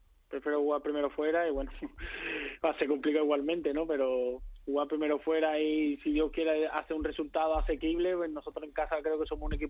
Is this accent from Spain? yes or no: yes; Seville, Andalusia, Spain; a mí en Sevilla me come más cerca. Yo que soy sevillano